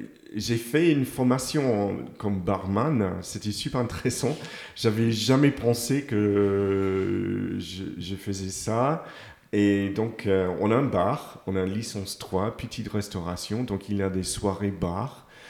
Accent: England, United Kingdom; French is a second language; moved away as an adult; now in France; Donc honnêtement, ici, c'est comme chez moi en Angleterre.

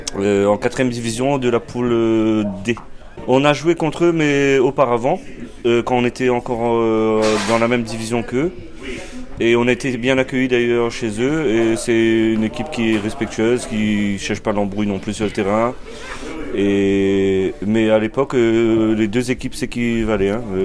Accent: Réunion, France; born there; moved away; Non, je suis né à La Réunion.

